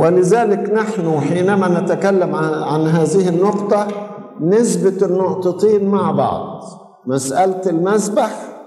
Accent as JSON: {"language": "Arabic", "country": "Egypt", "said": "وبالنسبة لنا احنا كمصريين خصوصا"}